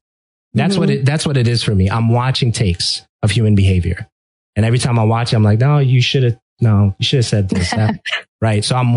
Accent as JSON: {"language": "English", "town": "Brooklyn", "region": "New York", "country": "United States", "tie": "born there", "second_language": "English", "said": "So once I felt very comfortable, you know, with English, even though I was born in Brooklyn, New York, right? So I was born here, but I had trouble there."}